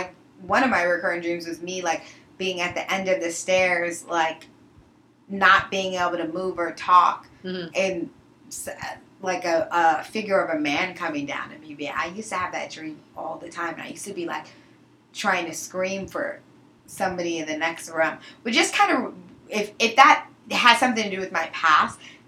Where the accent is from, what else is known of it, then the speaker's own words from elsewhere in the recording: Massachusetts, United States; FYI, you guys, I grew up in Massachusetts. And I grew up in a very haunted house.